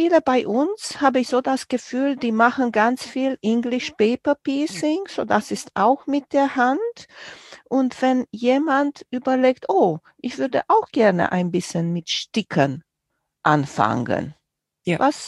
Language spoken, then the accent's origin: German; Romania; Ich bin groß geworden in Rumänien und wir hatten auch ganz viel